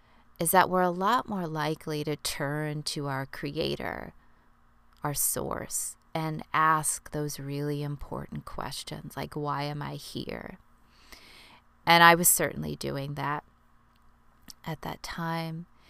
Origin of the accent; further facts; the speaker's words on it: Texas, United States; moved away as an adult; also born or lived in Los Angeles; And in 2013, I moved from Texas, where I grew up, to LA to obviously be in the epicenter of that industry.